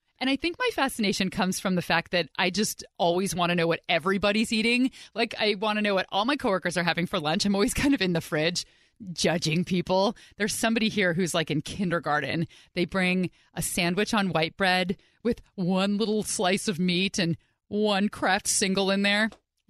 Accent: Pleasanton, California, United States; I grew up in the Bay Area.

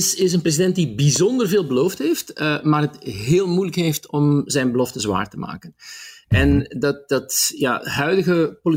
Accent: Belgium; ja, dan mogen wij als Belgen toch wel heel trots op zijn.

